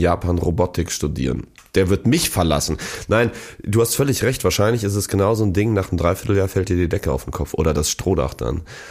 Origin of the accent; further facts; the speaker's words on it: Hamburg, Germany; born there; Ich bin im AK Wandsbek geboren.